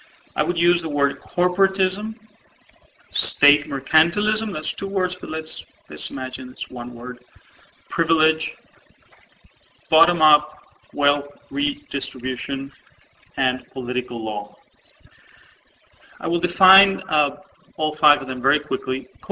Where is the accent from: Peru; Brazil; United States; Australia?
Peru; moved away as an adult; I'm from Peru originally. I am a veteran of a couple of revolutions that didn't quite turn right, so I'm really a refugee in this country. I had to flee Peru, my own country, a couple of years ago